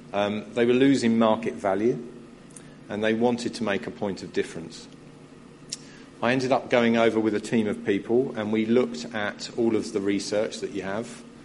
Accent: Brighton, South East England, United Kingdom; I'm from Brighton. I'm from Sussex.

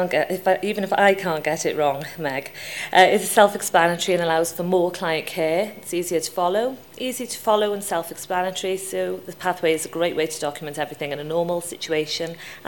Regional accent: Barry Island, Wales, United Kingdom; apart from the fact I'm from Barry Island myself

